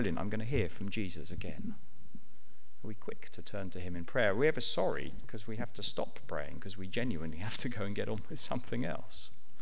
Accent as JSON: {"language": "English", "region": "England", "country": "United Kingdom", "said": "Most of us, we're English, which means that we find it very hard to talk about love, don't we, let alone to try and measure it."}